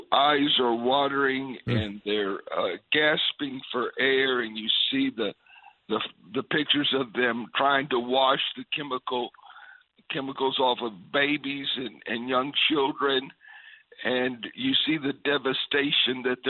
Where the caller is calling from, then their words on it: Lynchburg, Virginia, United States; I'm in Lynchburg, Virginia.